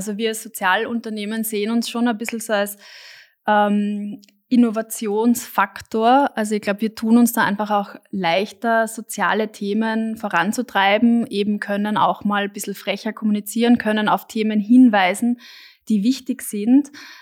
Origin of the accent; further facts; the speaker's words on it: Austria; so wie das bei uns in Österreich oft noch das Thema ist